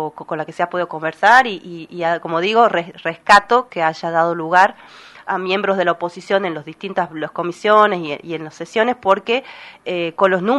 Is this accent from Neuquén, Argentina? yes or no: no; Tucumán, Argentina; Creo que espero realmente que, como tucumana, digamos, como ciudadana